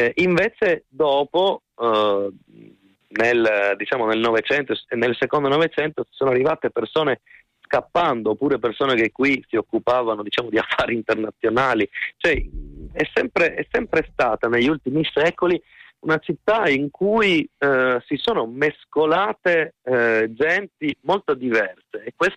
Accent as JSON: {"language": "Italian", "town": "Trieste", "region": "Friuli-Venezia Giulia", "country": "Italy", "said": "noi, io sono triestino, sì. siamo una città di mare oppure no?"}